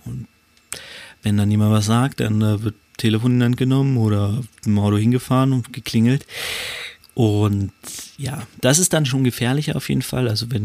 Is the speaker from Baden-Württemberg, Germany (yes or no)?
no; Hanover, Lower Saxony, Germany; Ich komme ja aus Hannover